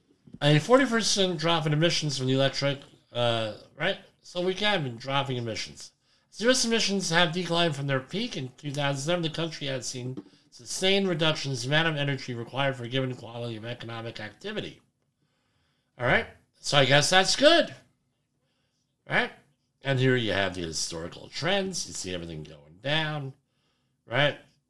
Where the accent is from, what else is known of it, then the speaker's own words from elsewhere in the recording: Woodbridge, New Jersey, United States; If you're from my hometown of Woodbridge, New Jersey, from Superstorm Sandy, they condemned a lot of areas